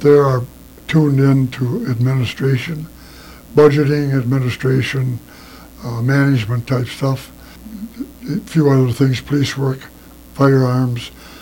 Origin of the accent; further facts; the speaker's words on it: St. Paul, Minnesota, United States; No, I was born and raised in St. Paul, west side on the levee. That's where most of my relation started out